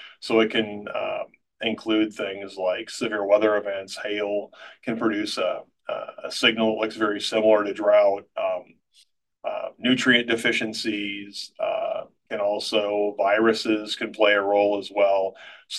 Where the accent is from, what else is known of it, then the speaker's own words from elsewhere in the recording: Falls City, Nebraska, United States; I'm also a native Nebraskan, so I'm originally from Falls City, Nebraska.